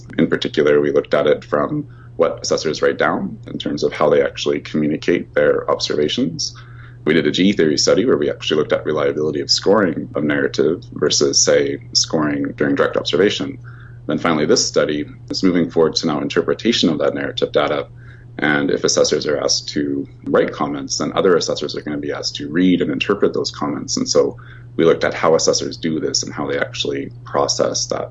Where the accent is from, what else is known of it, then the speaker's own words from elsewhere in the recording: Saskatchewan, Canada; also born or lived in Qatar; Yeah, I grew up in Saskatchewan in Canada, so we had some nice minus 40, minus 50 days. But the last 6 years, I worked in Qatar in the Middle East